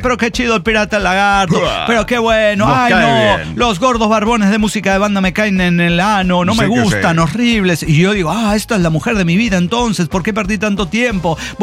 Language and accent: Spanish; León, Guanajuato, Mexico; also born or lived in Tabasco; Me mudé a León directamente porque yo dije, Tabasco es demasiado chico para los tres. Así que me mudé a León para... de donde soy originario, en realidad.